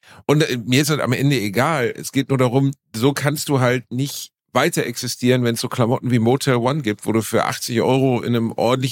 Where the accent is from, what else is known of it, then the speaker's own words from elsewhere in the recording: Gelsenkirchen, North Rhine-Westphalia, Germany; In Gelsenkirchen, meiner Heimatstadt.